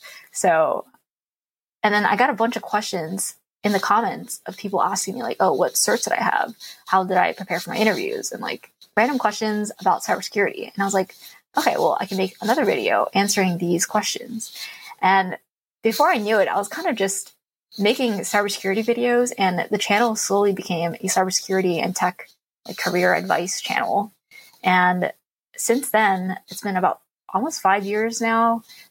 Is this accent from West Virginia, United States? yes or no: no; Philadelphia, Pennsylvania, United States; now in New York, United States; So I'm originally from Philly. And then when I graduated, my job was in the New York metro area.